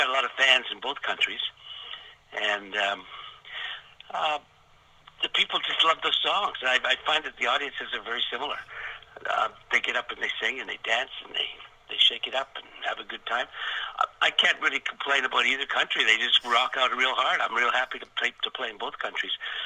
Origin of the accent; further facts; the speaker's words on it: Canada; still a lot of people don't even know we're Canadian, even though we're always waving the Canadian flag.